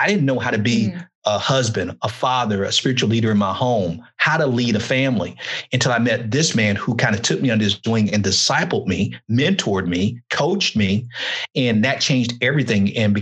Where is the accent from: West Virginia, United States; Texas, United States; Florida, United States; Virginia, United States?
Florida, United States; Miami; I told you where I grew up in Miami, and I grew up in the hood.